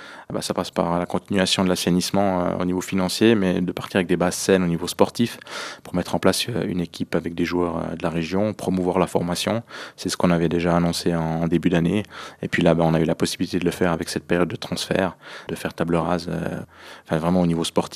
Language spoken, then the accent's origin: French; La Chaux-de-Fonds, Neuchâtel, Switzerland; born there; Je suis né à La Chaux-de-Fonds, donc ma grand-maman a vécu très longtemps aux abords du stade.